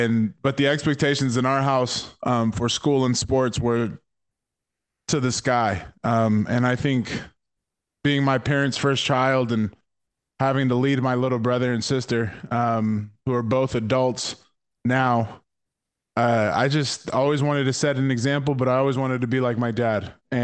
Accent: Tacoma, Washington, United States; also born or lived in Seattle, United States; I was born out here stateside in Seattle, Washington at UW Hospital, and I grew up in Tacoma my whole life

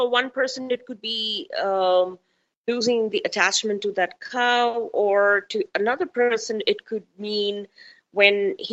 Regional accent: India; because I come from India

